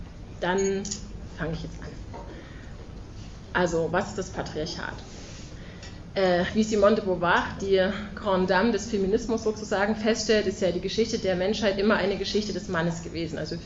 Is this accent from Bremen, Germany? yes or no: no; Leipzig, Saxony, Germany; Ich komme aus Leipzig